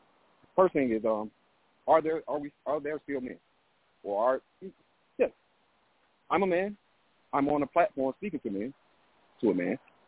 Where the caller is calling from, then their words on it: Atlanta, Georgia, United States; I'm calling from Atlanta.